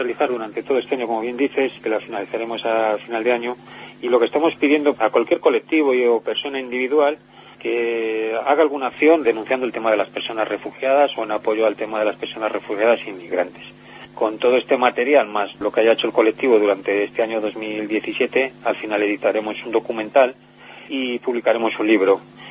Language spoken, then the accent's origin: Spanish; Spain; es una vergüenza como españoles que haya sucedido una cosa como esa